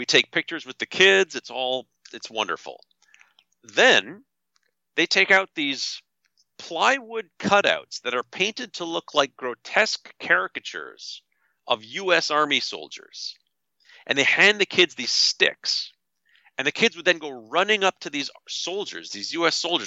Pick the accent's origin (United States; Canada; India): Canada; And I all I could do was say, I'm from Canada. I'm not an American